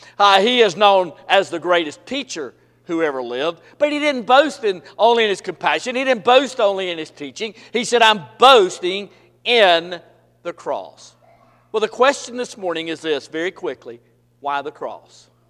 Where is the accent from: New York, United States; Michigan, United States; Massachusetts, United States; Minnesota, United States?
Massachusetts, United States; Boston; I said, ma'am, I'm from Boston. She said, Boston? I said, South Boston.